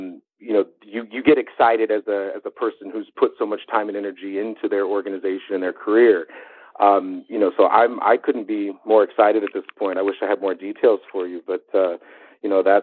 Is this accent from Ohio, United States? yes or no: yes; Cincinnati, Ohio, United States; and then hitting my hometown of Cincinnati later in the week and in the month.